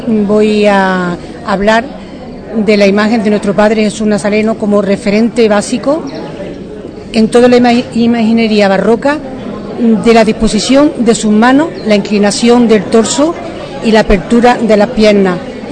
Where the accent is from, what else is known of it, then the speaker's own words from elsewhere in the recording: Priego de Córdoba, Andalusia, Spain; now in Granada, Spain; Yo soy de Priego, claro, pero vivo en Granada.